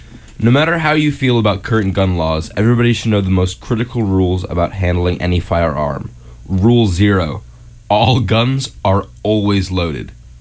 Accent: New York, United States; You know, I grew up in New York, so I never really, like, I never went hunting or, like, anything like that.

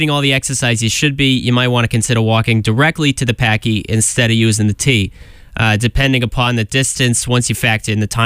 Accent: Boston, Massachusetts, United States; accent: Boston; I figured I'll read one just for fun in my Boston accent.

